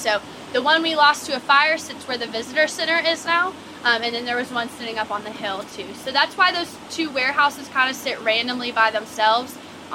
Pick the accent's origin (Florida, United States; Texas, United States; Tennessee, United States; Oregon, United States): Tennessee, United States; now in Kentucky, United States; So I'm from Tennessee. Now you guys know why I live in Kentucky.